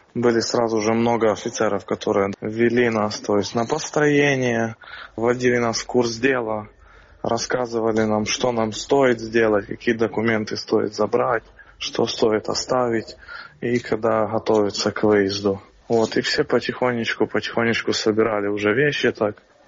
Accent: Ukraine; У нас одна родина была Украина, то есть мы из России даже не думали.

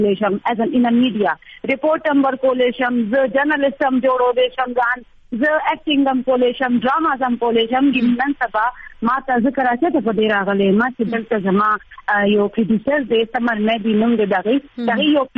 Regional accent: Mohmand Agency, Khyber Pakhtunkhwa, Pakistan; now in Peshawar, Pakistan; اکچولی زه پېښور کې پاتې کېږم خو موږ پښتانه یو. زه اکچولی یم مومند ایجنسی نه.

